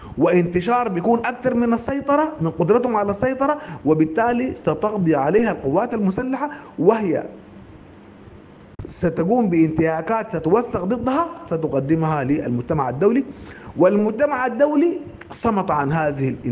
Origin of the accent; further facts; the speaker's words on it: Sudan; ان احنا كشعب سوداني